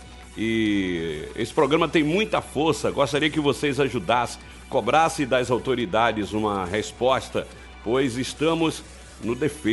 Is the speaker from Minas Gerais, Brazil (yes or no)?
no; Ilhéus, Bahia, Brazil; Manda um abraço para todos aí na minha cidade natal, em Ilhéus